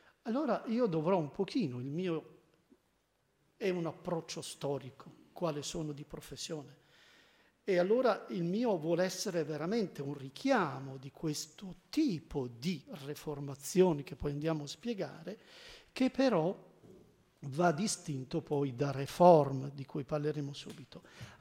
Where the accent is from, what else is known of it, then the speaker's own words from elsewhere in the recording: Naples, Campania, Italy; ho ancora un altro difetto, ed è gravissimo. Che sono un napoletano.